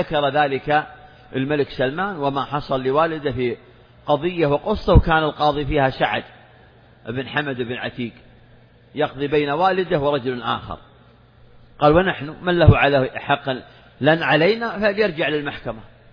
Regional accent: Saudi Arabia; هذه بلادنا المملكة العربية السعودية،

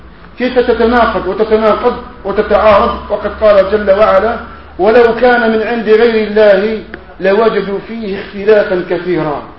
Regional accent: Algeria; نحن جزائريين نفعل هكذا

